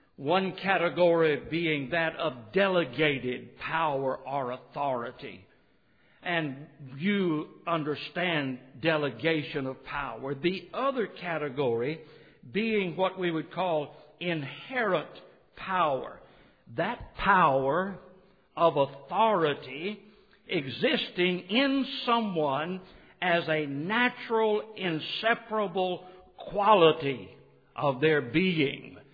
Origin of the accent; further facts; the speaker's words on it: Boca Chica, Mississippi, United States; For instance, where I grew up over in Boca Chica, Mississippi, we talked about a man being a man of his word.